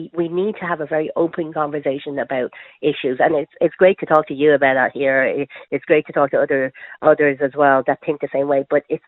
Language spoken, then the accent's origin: English; Ireland; I am not. I'm Irish myself. I think we're a wonderful nation.